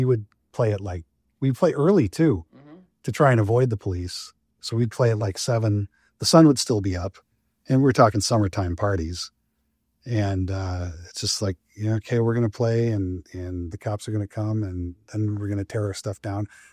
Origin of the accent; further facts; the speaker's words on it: Robbinsdale, Minnesota, United States; But well, and it goes back to growing up in Robbinsdale.